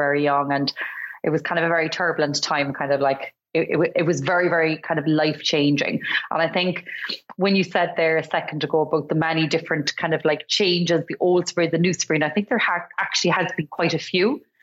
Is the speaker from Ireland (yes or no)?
yes; Cork, Munster, Ireland; I come from Cork. Rebels, woo!